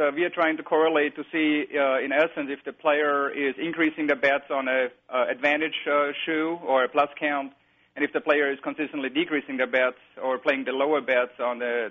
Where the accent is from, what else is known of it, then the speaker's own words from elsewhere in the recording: Vienna, Austria; I'm originally from Vienna, Austria.